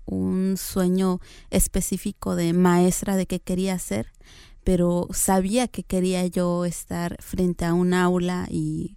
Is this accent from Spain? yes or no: no; Tlaxiaco, Oaxaca, Mexico; Yo soy oaxaqueña. Nací en una comunidad que se llama Heroica Ciudad de Tlaxiaco, Oaxaca. Así, largo, totalmente. Uh-huh. Y pues siempre he estado ahí.